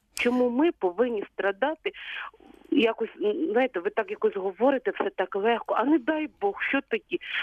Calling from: Zaporizhzhia, Zaporizhzhia Oblast, Ukraine; я із Запоріжжя.

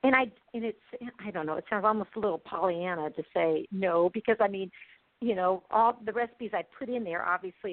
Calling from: Lillian, Alabama, United States; also born or lived in Bloomington, Indiana; I'm calling from Lillian, Alabama, which is in the Gulf Shore and Orange Beach area of Alabama.

